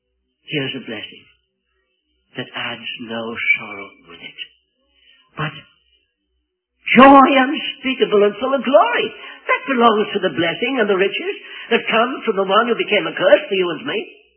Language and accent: English; Wales, United Kingdom; very impressionable, very sensitive as a Welshman.